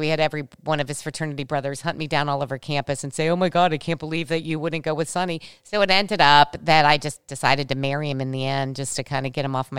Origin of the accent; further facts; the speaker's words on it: Cincinnati, Ohio, United States; even though he grew up in Dayton, Ohio, and I grew up here in Cincinnati